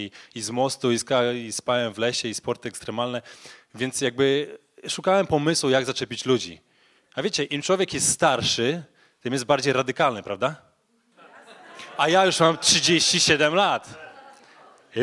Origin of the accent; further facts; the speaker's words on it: Pomeranian Voivodeship, Poland; now in Rumia, Poland; jestem z Trójmiasta. Jutro się przeprowadzam do Gdańska. Obecnie mieszkam w Rumi.